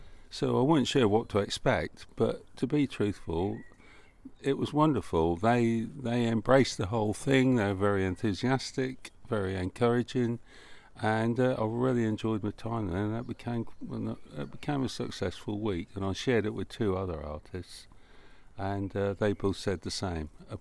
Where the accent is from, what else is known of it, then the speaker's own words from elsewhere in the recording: Brancaster Staithe, East of England, United Kingdom; now in Fakenham, United Kingdom; I'm a watercolourist from Brancaster State. Originally, spent most of my life there, but ended up in Fakenham